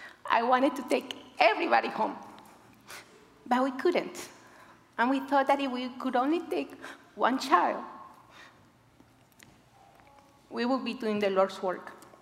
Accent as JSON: {"language": "English", "country": "Colombia", "moved": "yes", "said": "Many, many years later, I came from Colombia."}